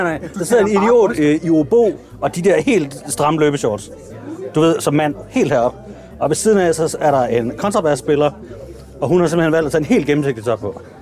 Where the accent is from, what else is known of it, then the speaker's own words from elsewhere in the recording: Skanderborg, Central Denmark Region, Denmark; Jamen, det er 66. Skanderborg. Men det er jo ikke inde i Skanderborg by.